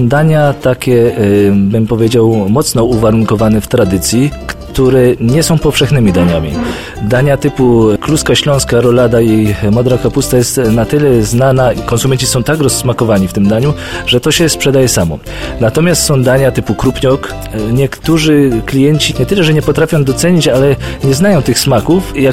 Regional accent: Kędzierzyn-Koźle, Opole Voivodeship, Poland; Ja akurat jestem z Podkędzierzyna Koźla

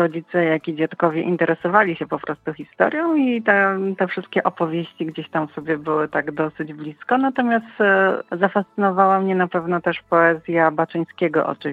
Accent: Legnica, Lower Silesian Voivodeship, Poland; Ja generalnie pochodzę z Dolnego Śląska, z Legnicy.

